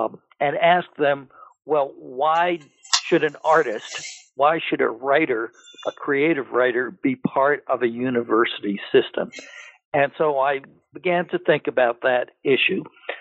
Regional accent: New York City, New York, United States; born there; I was born in New York City and in Manhattan

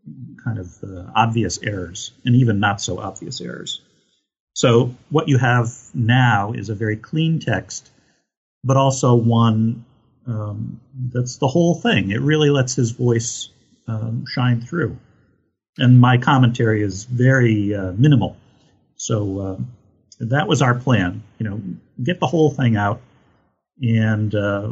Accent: the North, United States; As I mentioned at the outset, I'm from the North, and my people fought in the Civil War, just as Southerners fought for their cause as well.

